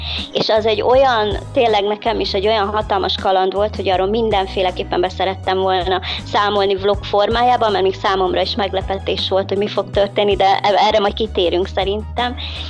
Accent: Budapest, Hungary; 31 éves vagyok, és egyébként Budapesten nőttem fel, oda jártam iskolába, illetve hát sokáig ott éltem. Aztán a szüleim leköltöztek vidékre, Dabasra, de én nem követtem őket, hanem én fennmaradtam Budapesten. Most a karantén idejére én is itt vagyok velük

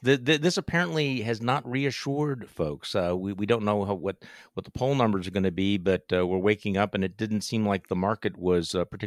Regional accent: Wisconsin, United States; See, this shows that I'm from Wisconsin as opposed.

